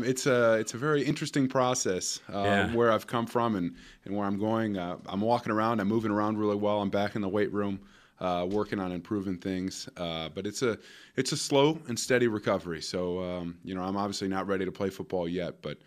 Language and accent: English; Sharon, Wisconsin, United States; I'm from Wisconsin, Sharon, Wisconsin.